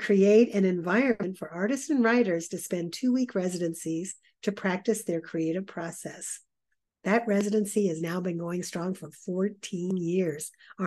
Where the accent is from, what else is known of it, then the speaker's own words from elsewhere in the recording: Ohio, United States; The undercurrent of how I grew up in Southern Ohio, in the farming community